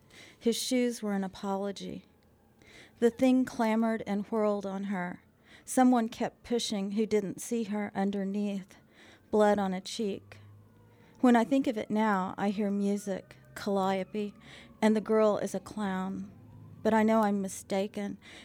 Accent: Tahlequah, Oklahoma, United States; I grew up in Tahlequah, Oklahoma. It's about an hour and a half from Fayetteville, the capital of the Cherokee Nation.

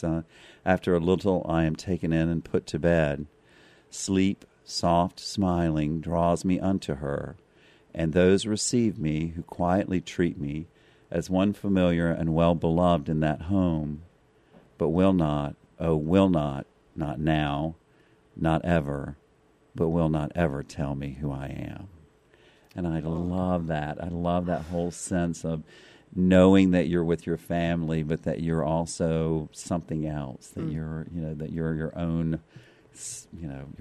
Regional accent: Clinton, Mississippi, United States; Yes, I grew up in Clinton, Mississippi, right outside of Jackson.

